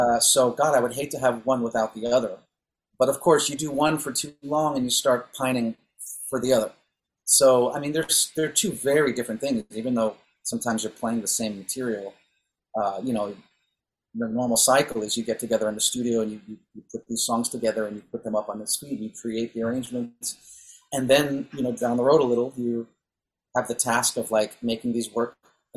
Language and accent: English; New York, United States; also born or lived in Bronx; I think I'm definitely a New Yorker. I mean, I was born in the Bronx at Albert Einstein Hospital, and I was raised in Westchester, which is just north of New York City, a suburb, if you will.